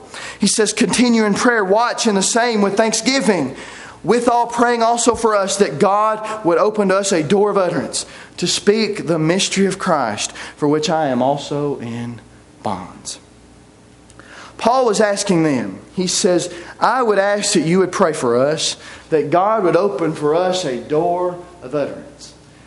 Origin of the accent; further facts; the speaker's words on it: Franklin, Kentucky, United States; In Franklin, where I grew up in Kentucky, if I ever told someone that I was a … everybody immediately started to know who my grandparents were.